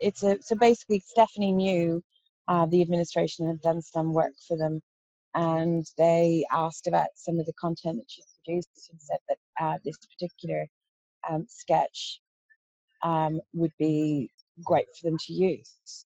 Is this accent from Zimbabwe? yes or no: no; Ireland; Well, like, I'm Irish, so I'm the only one who's attached to it.